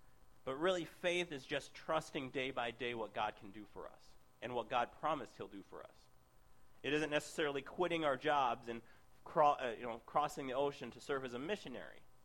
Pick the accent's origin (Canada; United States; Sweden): United States; Minnesota; One of the different architectural things from where I grew up in Minnesota and here is a lot of the houses here have